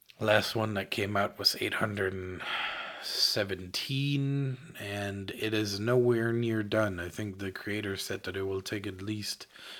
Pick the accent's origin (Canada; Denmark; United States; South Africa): Denmark; I'm from Denmark, and we didn't have that much interesting TV when I was a kid.